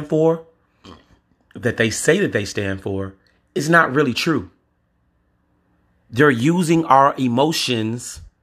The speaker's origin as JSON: {"language": "English", "region": "Louisiana", "country": "United States", "said": "And then they had the nerves to show my home state, Louisiana."}